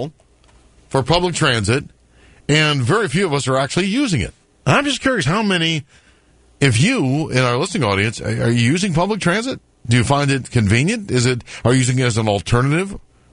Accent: Maryland, United States; also born or lived in Denver, Colorado / Arizona / California; preface my remarks by saying I've lived in Maryland for most of my entire life. Brief stints in where I was born in Denver, Colorado, when I was in college in Arizona and California for part of my life.

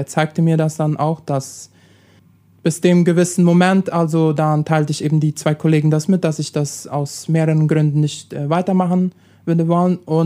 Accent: Neuland, Boquerón, Paraguay; Ich komme aus der Kolonie Neuland, bin 31 Jahre alt.

